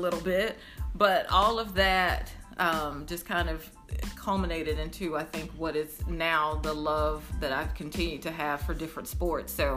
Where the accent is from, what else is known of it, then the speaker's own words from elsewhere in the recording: Alabama, United States; Again, growing up in Alabama, there's, you know, we don't have our pro teams.